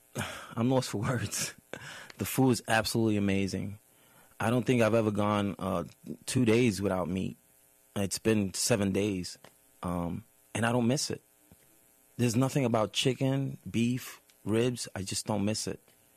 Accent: Staten Island, New York, United States; I'm from Staten Island, New York.

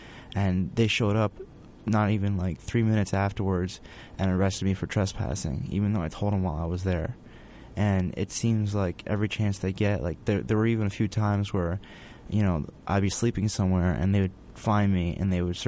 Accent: New York City, New York, United States; I'm from New York City originally, but then I moved upstate

